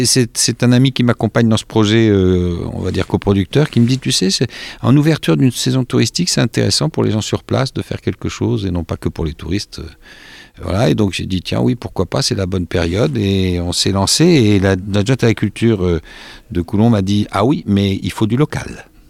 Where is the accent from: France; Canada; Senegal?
France; Île-de-France; Je viens des Yvelines. J'ai œuvré pas mal de temps à Versailles, là où il y a le château. Et en parallèle aussi à Fontenay-le-Fleury, qui est une petite ville à côté, où j'ai fini par habiter quelques temps.